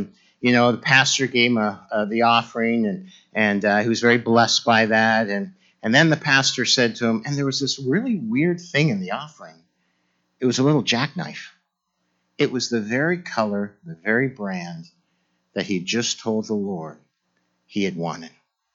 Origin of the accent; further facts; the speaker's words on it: Ireland; I'm Irish. I'm romantic. I'm nostalgic.